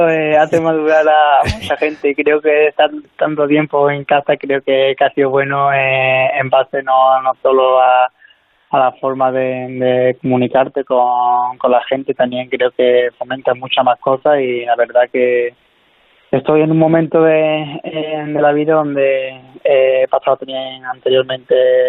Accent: Spain; moved away; No, aquí la medida no ha sido tan severa como en España. He tenido contacto con gente de mi pueblo, que han estado hasta el ejército ahí en la calle para que no pudieran salir.

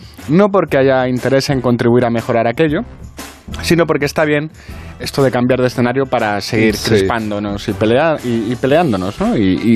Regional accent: Spain; Y además nos gusta exagerarlo, que para eso somos españoles.

